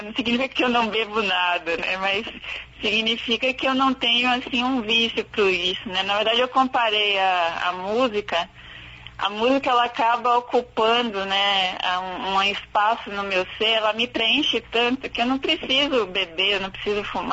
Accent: Ilhéus, Bahia, Brazil; participava de concursos na minha cidade, no interior da Bahia, Ilhéus, que eu sou de Ilhéus.

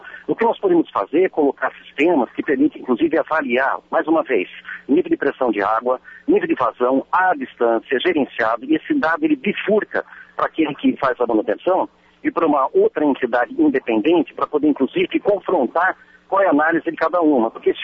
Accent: São Paulo, Brazil; eu agora analisando esse detalhe como paulista

